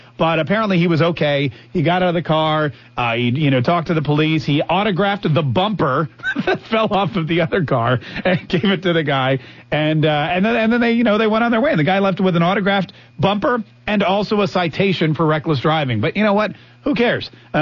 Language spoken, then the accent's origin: English; North Carolina, United States; born there; I was born in Bald, North Carolina.